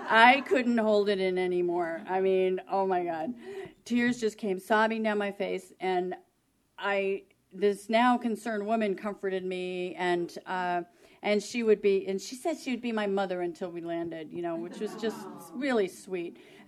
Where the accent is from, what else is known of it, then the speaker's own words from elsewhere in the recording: New Jersey, United States; born there; in the hospital where I was born, the same hospital that I was born in New Jersey.